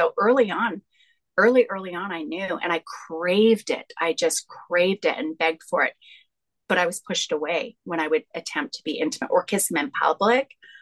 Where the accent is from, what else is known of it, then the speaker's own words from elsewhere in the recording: Vancouver, Washington, United States; now in Las Vegas, United States; So I grew up in Vancouver, Washington. I didn't move to Vegas until we got married.